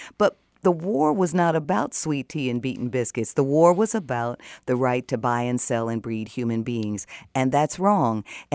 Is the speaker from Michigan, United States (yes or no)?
yes; Detroit, Michigan, United States; which was very important to me growing up in Detroit.